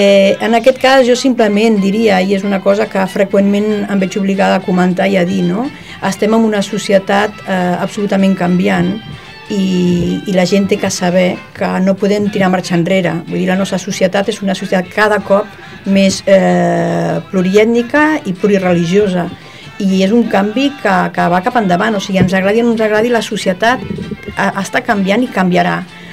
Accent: Catalonia, Spain; Jo, com a catalana, és cert que cada cop jo noto que hi ha més interès, no?

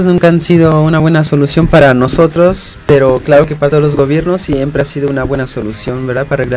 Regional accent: Mexico; vengo de México, tengo 29 años

